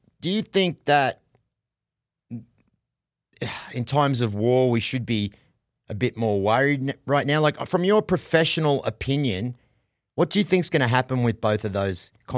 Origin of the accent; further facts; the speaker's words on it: Australia; now in United States; I'm an American now. Like, I'm Australian, but I'm American now, right? Because I've been here.